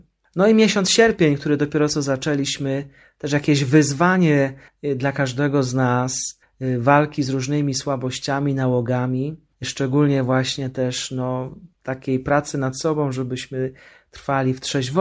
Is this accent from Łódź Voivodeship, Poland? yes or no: yes; Węglewice, Łódź Voivodeship, Poland; ja swoje dzieciństwo spędziłem w Węglewicach. To jest taka piękna miejscowość koło Wieruszowa. Tam mieszkałem, no jako dziecko, do pierwszej komunii świętej.